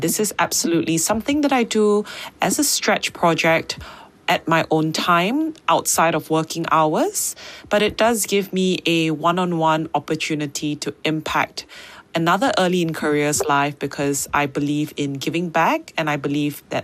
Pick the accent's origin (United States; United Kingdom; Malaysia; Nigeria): Malaysia; now in Australia; I'm Malaysian and I've just made the move over to Australia.